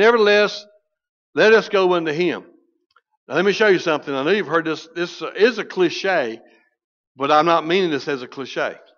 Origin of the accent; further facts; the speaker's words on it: North Carolina, United States; I was raised in Pamlico County, didn't even know what a pool was. I was used to being stuck in sand and getting my feet on barnacles and getting jellyfish wrapped around my legs.